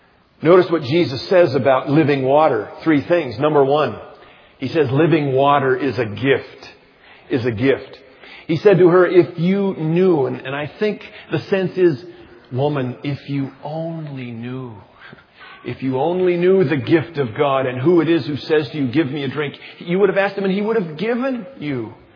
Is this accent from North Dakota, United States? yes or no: yes; Jamestown, North Dakota, United States; Most of you know that I grew up in Jamestown, North Dakota. That's my hometown.